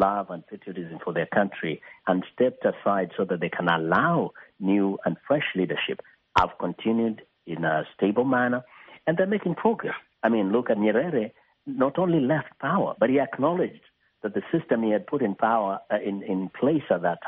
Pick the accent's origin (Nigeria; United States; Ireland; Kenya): Kenya; I mean, I come from Kenya.